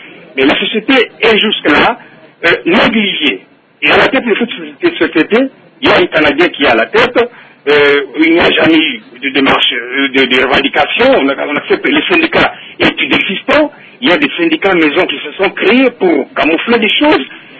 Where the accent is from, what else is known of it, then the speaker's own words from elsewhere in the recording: Kasaï-Oriental, DR Congo; Comme ici, chez nous, au Kassai Oriental, aujourd'hui, par exemple, vous voyez bien qu'il y a l'exode urbain.